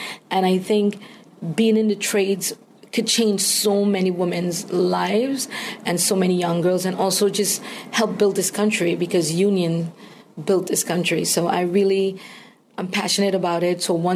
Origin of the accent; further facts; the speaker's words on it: Trinidad & Tobago; I grew up in Trinidad and Tobago, and I wanted to be a lawyer.